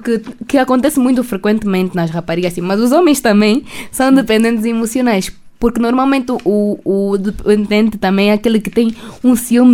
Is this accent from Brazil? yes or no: no; Angola; Frequento o primeiro ano da licenciatura em Comunicação e Relações Públicas. Tenho 20 anos. E sou angolana.